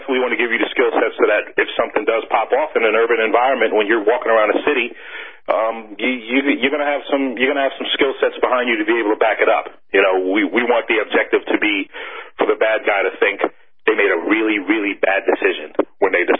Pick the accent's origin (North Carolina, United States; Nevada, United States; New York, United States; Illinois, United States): New York, United States; Bronx; me growing up in the South Bronx and having experienced violence and lived a violent existence